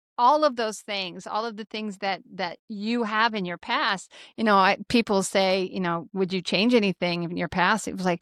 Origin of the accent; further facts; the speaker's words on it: Grand Island, Nebraska, United States; I was born and raised in Grand Island, Nebraska.